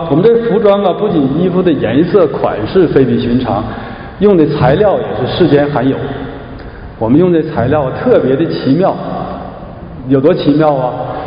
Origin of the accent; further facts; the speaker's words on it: Shenyang, Liaoning, China; 到我的家乡沈阳